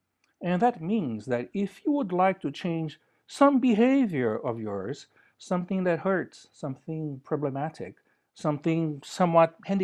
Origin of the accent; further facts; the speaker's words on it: São Paulo, Brazil; I grew up in Brazil, in São Paulo, a big city of 24 million people. I was there in the 1960s and 70s, when the city was much smaller, it was only about 15 million people. I grew up in a normal middle-class family.